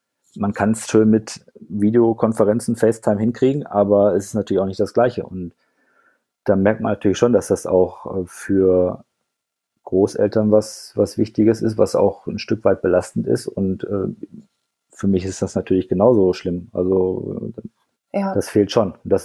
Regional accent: North Rhine-Westphalia, Germany; dadurch, dass ich halt im Ruhrgebiet aufgewachsen bin

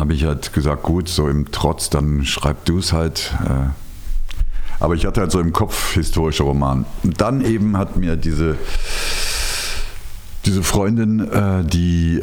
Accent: Rhineland, Germany; Ich bin ja Rheinländer und deswegen positiv.

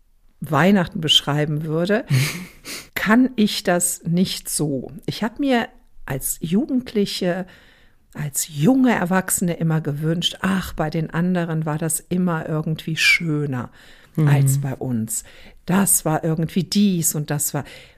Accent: Croatia; ich bin ja Kroatin, ich bin Katholikin, also ich bin katholisch

